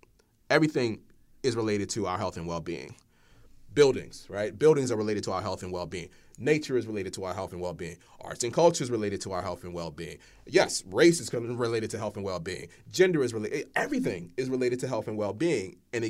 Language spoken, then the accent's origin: English; Baltimore, Maryland, United States; Born and raised in East Baltimore. You can look up stats on Baltimore.